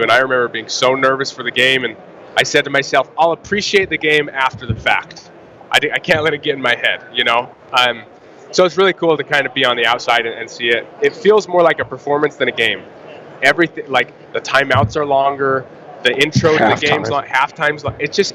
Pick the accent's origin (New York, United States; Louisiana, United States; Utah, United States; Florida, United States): Utah, United States; I'm from Utah.